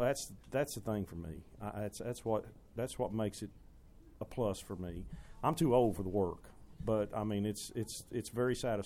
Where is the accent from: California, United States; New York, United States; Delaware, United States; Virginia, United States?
Virginia, United States; Abingdon; And when I moved back to the Abington, Bristol area, which is my hometown, I went back